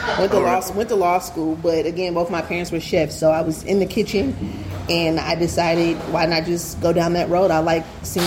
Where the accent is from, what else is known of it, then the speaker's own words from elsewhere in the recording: St. Louis, Missouri, United States; I am from St. Louis. My family originates from the South. My mom and grandma come from a small town called Humboldt, Tennessee.